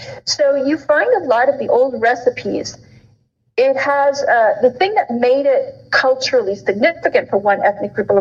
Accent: Saskatchewan, Canada; Where I grew up in Saskatchewan, yeah, definitely my dad grew oats.

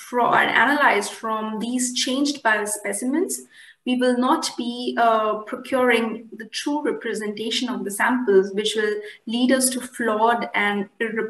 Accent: India; Coming for me, I'm from India.

